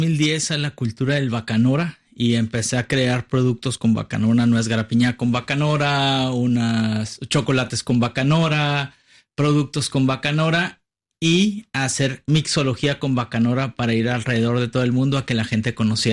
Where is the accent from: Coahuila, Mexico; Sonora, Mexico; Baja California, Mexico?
Sonora, Mexico; como sonorense y como mexicano que soy, estoy muy orgulloso de estar aquí